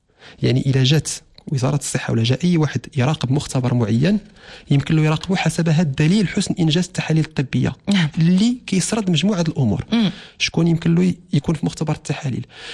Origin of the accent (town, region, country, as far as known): Morocco